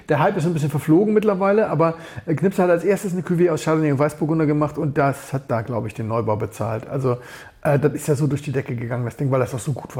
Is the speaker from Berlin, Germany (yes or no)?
yes; Berlin, Germany; Ja gut, ich komme aus Berlin.